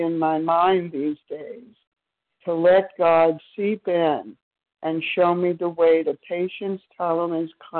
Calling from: Maryland, United States; from Maryland.

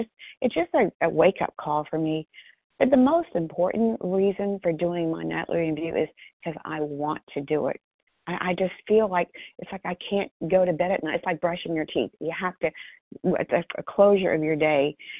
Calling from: Athens, Georgia, United States; compulsive eater from Georgia, outside Athens, Georgia.

